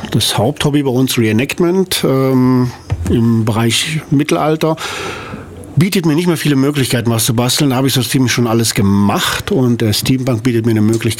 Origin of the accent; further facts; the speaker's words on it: Rhineland, Germany; Ja, ich bin gebürtiger Rheinländer, da will ich direkt vorausschicken und stolz drauf.